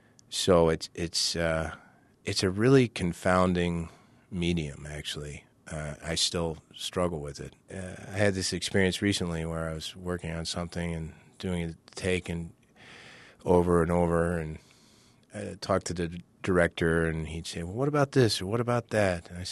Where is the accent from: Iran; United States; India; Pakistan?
United States; Kentucky; when I tell people I'm from Kentucky, everybody always sounds so surprised because they don't hear a Southern accent.